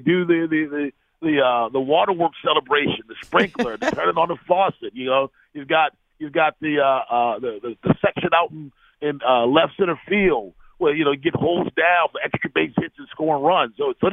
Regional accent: Baltimore, Maryland, United States; I was born and raised in Baltimore. I don't remember life without the Orioles.

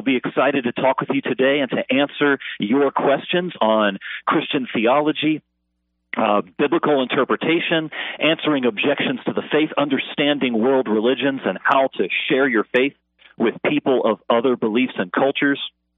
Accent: Florida, United States; Back growing up in Florida, I had a number of friends who were Jehovah's Witnesses

